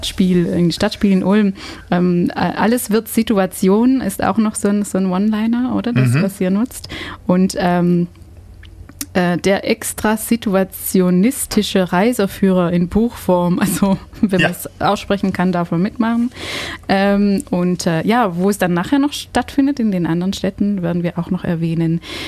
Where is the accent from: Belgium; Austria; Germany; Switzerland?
Belgium; German is a second language; Ausländerin, das ist immer meine Ausrede. Ich komme aus Belgien